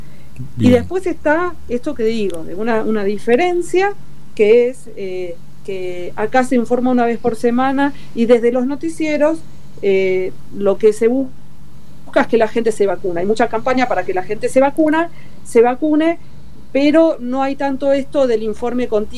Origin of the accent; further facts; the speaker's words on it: Argentina; como argentina, que me cuido mucho